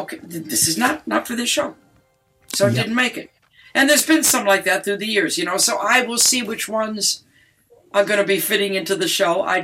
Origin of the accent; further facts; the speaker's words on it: Detroit, Michigan, United States; that was about my hometown and about my upbringing.